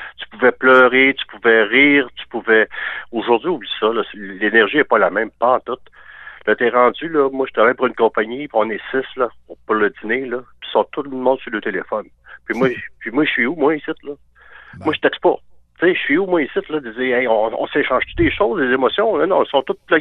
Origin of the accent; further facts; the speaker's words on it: Mont-Laurier, Quebec, Canada; je suis originaire de Mont-Laurier. J'ai connu le côté nature.